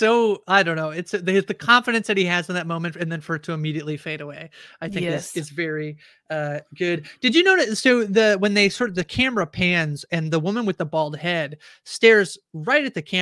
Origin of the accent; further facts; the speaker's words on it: Canada; I'm Canadian, I don't have great French